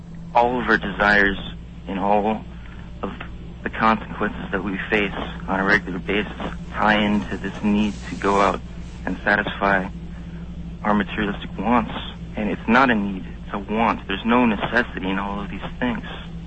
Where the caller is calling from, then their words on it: Oakland, California, United States; I'm calling from Oakland.